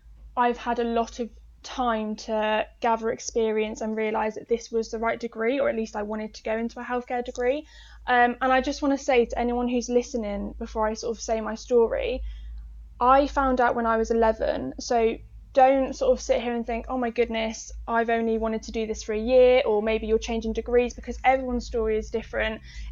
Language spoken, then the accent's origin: English; Oxford, South East England, United Kingdom; I'm from Oxford, but I did London Marathon 2019.